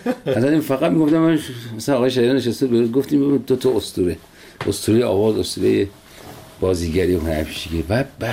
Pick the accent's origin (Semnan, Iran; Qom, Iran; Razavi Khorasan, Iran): Semnan, Iran; Sangsar; غذای سنتی ولایت ما سنگسر، یکی از دهات شمال سمنان